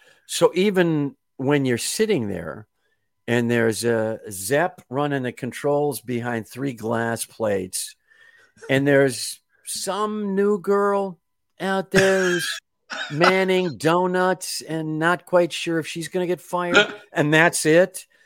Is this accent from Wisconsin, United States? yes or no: yes; Kenosha, Wisconsin, United States; I am from Kenosha, Wisconsin, which is an aberration in the state. It's just north of the state line from Chicago.